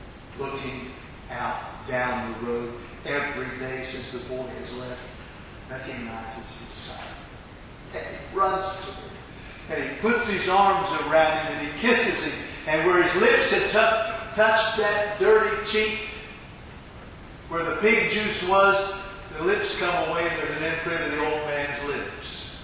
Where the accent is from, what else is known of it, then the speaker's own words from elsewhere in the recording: Laughlin, Maryland, United States; When I was a boy growing up in Laughlin, Maryland, we didn't have a movie theater in Laughlin. Laughlin only had 600 people. And we had a gas station and a restaurant and a couple of churches. And Oddfellas Hall.